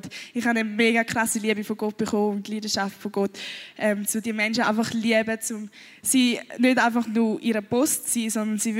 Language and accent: German; Switzerland; dass ich in der Schweiz geboren bin. Und ich glaube, als Schweizer hat man einfach so krasse Privilegien